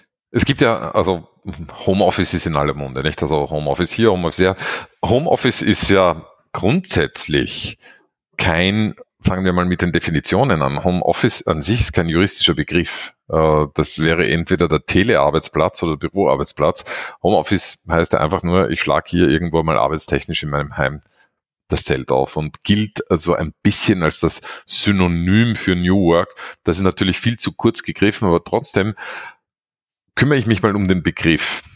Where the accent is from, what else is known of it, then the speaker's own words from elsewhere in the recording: Austria; Ich selber bin, wie man hört, eher so aus den südlicheren Gefilden, bin Österreicher, bin da in der Digitalsee auch der Quotenösi.